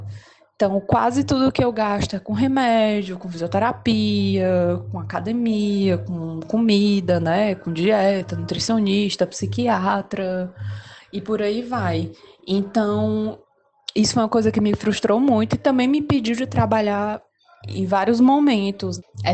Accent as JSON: {"language": "Portuguese", "town": "Fortaleza", "region": "Ceará", "country": "Brazil", "said": "eu sou de Fortaleza."}